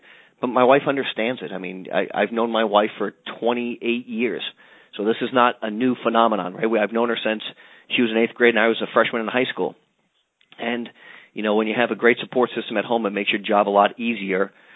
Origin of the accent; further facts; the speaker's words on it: Lowell, Massachusetts, United States; If somebody would have told me growing up in Lowell, Massachusetts, that I would have an office in Trump Tower on Fifth Avenue